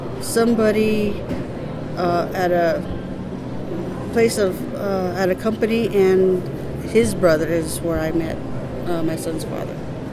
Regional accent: Belen, New Mexico, United States; born there; I was born in Belen, and it was a small little hospital.

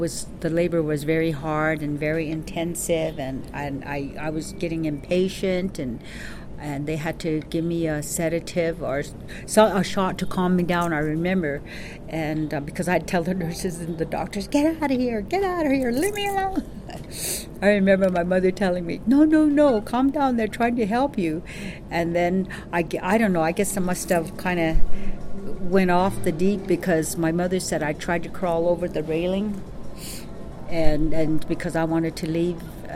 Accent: Payson, Arizona, United States; I was born in 1950 on a cold fall morning, my mother says. And I was born and raised in Payson. Have lived here almost all my life.

